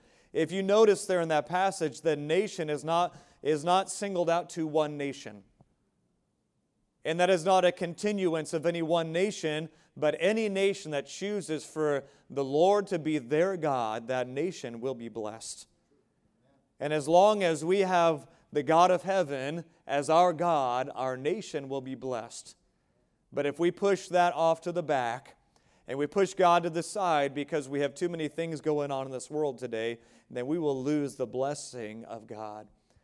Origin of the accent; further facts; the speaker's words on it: United States; Many would say this as an American, and we are accused of this, rightfully so, that I'm proud to be American.